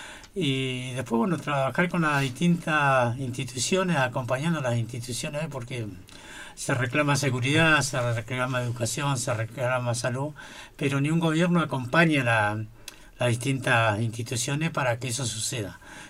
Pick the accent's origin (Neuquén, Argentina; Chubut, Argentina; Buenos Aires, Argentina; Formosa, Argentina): Chubut, Argentina; Lago Puelo; yo soy nativo de acá del Lago Puelo, precisamente de Paraje Rabal.